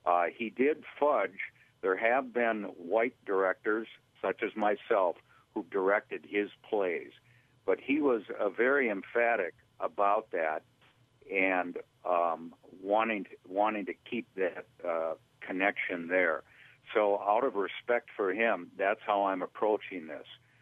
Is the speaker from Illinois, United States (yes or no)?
no; Minneapolis, Minnesota, United States; I grew up in South Minneapolis, but my neighborhood was white, and I moved to the North Shore in the early 90s, and it's essentially white where we live.